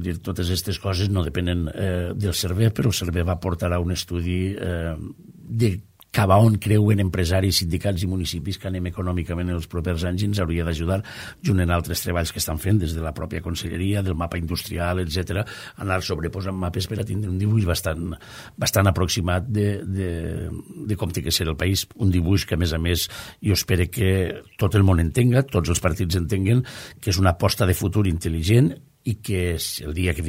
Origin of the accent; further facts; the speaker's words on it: Valencian Community, Spain; en la zona d'on jo vinc, del clàster de Onda, Alcora, Vila-real